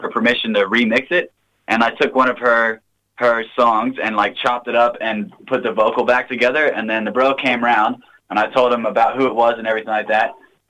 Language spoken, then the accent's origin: English; Hong Kong; I'm from Hong Kong, man. So most recently, I was brought up like around the world.